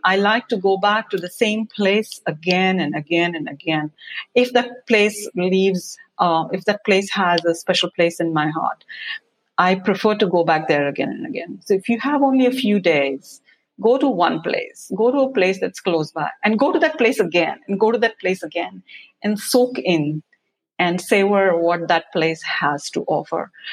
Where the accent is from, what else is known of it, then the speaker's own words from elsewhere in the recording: India; growing up in India in a small little town, I would always wonder, how is it like on the other side of people or on the other side of the world?